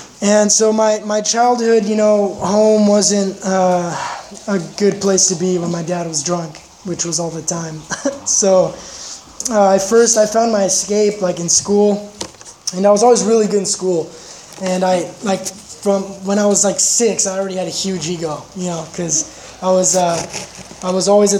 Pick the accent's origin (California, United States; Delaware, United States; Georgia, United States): California, United States; Santa Barbara; I'm from Santa Barbara, born and raised.